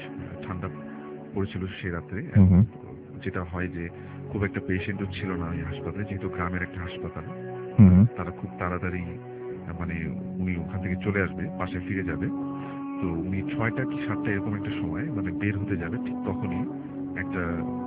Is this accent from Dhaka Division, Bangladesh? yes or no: yes; Dhaka, Dhaka Division, Bangladesh; পুরান ঢাকা থেকে এসেছি